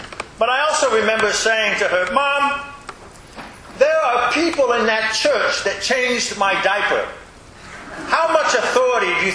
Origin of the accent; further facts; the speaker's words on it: Indiana, United States; now in Sterling, United States; the church that I grew up in Indiana, and where I was ordained as a pastor